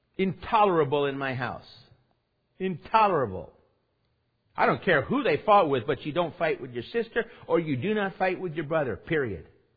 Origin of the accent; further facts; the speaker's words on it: United States; When we went to the Ukraine, they could be upset with us because we're Americans.